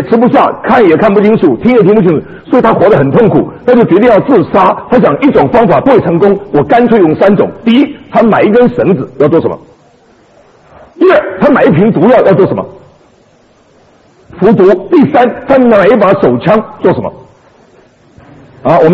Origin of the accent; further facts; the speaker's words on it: Beijing, China; accent: Beijing; 我小时候住在北京，我晓得我会讲京片子